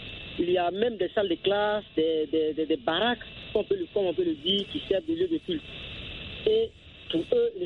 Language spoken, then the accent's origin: French; Côte d’Ivoire; En tout cas, chez moi, en Côte d'Ivoire, il n'y a pas de critères pour le choix des sites de culte.